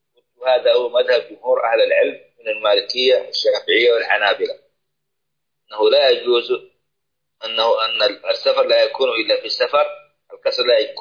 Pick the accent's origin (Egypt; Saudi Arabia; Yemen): Saudi Arabia